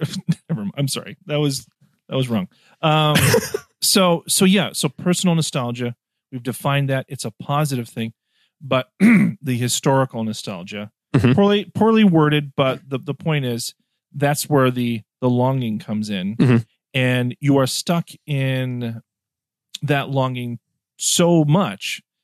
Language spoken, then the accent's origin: English; Wisconsin, United States; not a lot of time goes by before I mention that I'm from Wisconsin.